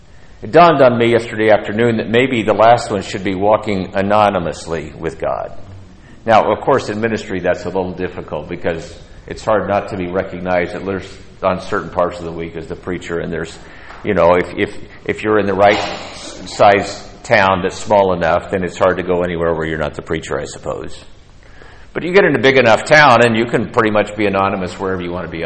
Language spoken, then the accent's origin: English; Roseburg, Oregon, United States; See, I grew up a long, long ways from the Deep South. I grew up in Roseburg, Oregon, a town that didn't even have a person of color in it until I was junior high.